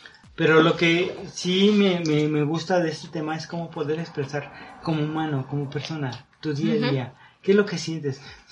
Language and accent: Spanish; Mexico; como comunidad mexicana